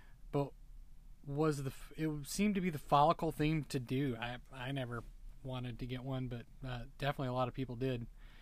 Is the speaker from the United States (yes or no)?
yes; United States; being a U.S.-based hockey fan and growing up in the States in the 90s